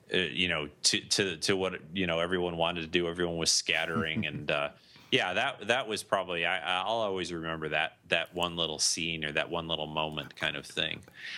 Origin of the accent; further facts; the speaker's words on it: California, United States; When I think about Disneyland, I think about, you know, when I was growing up in California, I have sort of fond memories of that.